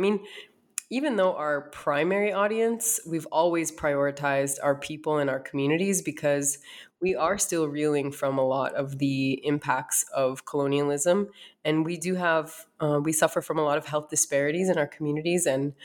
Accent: North Dakota, United States; also born or lived in East Coast; now in Arizona, United States; And after my upbringing in North Dakota, I lived on the East Coast for some time. I went to college and graduate school over there. And I now reside in Arizona

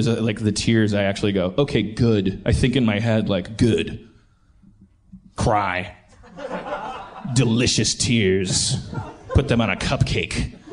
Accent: Milwaukee, Wisconsin, United States; accent: Milwaukee; like 85% of the time, would you hear my little Milwaukee accent? Most of the time, Pittsburgh's bringing it out of me.

